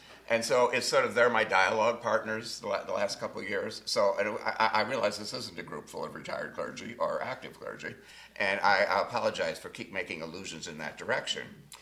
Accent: Dubuque, Iowa, United States; moved away as an adult; also born or lived in California; at least in California, where I lived most of my adult life after growing up in Dubuque, Iowa

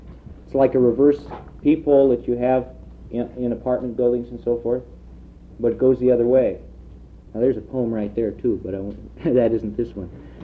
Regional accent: Kansas, United States; And I'm from Kansas.

